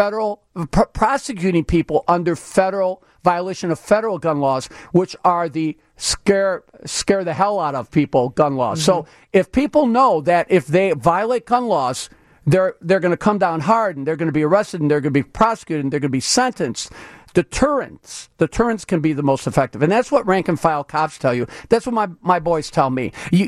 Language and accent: English; Illinois, United States; like where you and I grew up on the South Side or the Roseland Pullman areas, those areas are in depression states